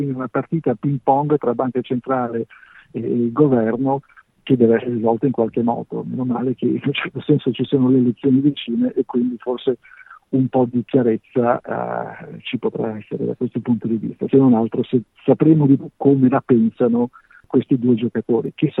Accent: Liguria, Italy; Io da buon ligure dico bene

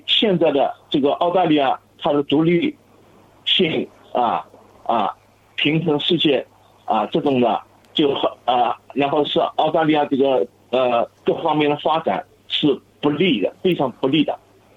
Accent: China; now in Australia

